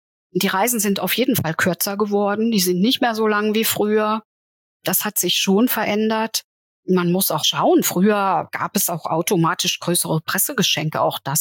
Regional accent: Saarland, Germany; Vielleicht auch, weil ich als Saarländerin sehr nah an Frankreich war

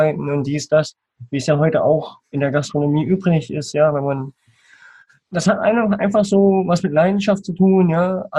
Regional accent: Eisenach, Thuringia, Germany; Ich bin heute 24 Jahre jung und ich komme aus Eisenach. Das liegt im schönen Thüringen.

